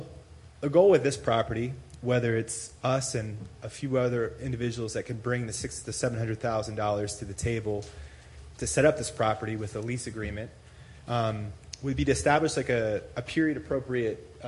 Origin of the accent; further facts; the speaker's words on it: Jamestown, Virginia, United States; My wife and I'm from Virginia, Jamestown.